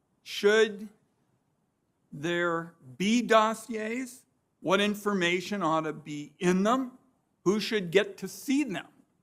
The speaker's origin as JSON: {"language": "English", "town": "Portland", "region": "Oregon", "country": "United States", "tie": "born or raised there", "said": "When the Trump administration sent Department of Homeland Security troops into my hometown in the summer of 2020"}